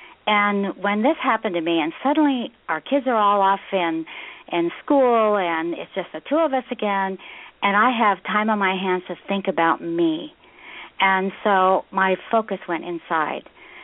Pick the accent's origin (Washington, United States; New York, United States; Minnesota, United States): Washington, United States; now in Arizona, United States; No, actually, I grew up in the Northwest, so I'm from the, you know, Seattle area, basically, between Seattle and the Canadian border.